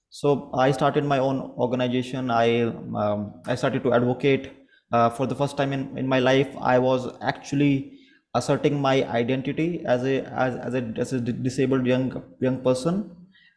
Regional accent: India; I'm from India. I have black hairs.

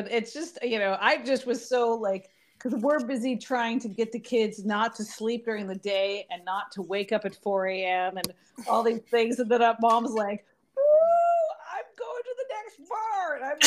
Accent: United Kingdom; It's like, well, I'm British.

